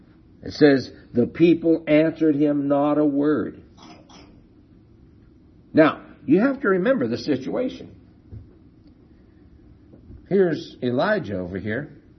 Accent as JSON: {"language": "English", "town": "San Bernardino", "region": "California", "country": "United States", "tie": "born or raised there", "said": "One of my friends that I grew up with in San Bernardino, after he went to college, he got too smart for God."}